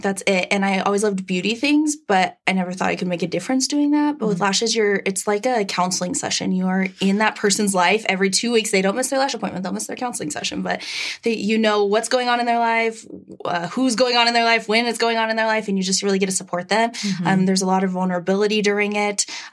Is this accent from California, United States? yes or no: no; Butte, Montana, United States; So I am originally from Montana, from a really, really small town called Butte. It looks like butt on the map. And I grew up there, and then I went to college in Missoula, Montana at the University of Montana